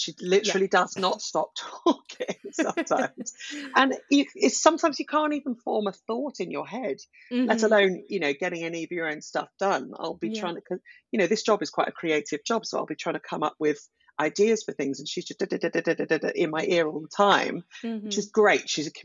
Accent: United Kingdom; we're British as well. The British, we love a moan, don't we?

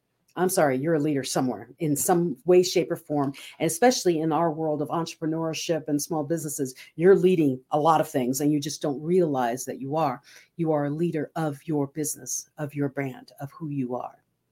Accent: Philippines; I grew up in the Philippines in the Church of Christ. We don't sing songs that Americans sing.

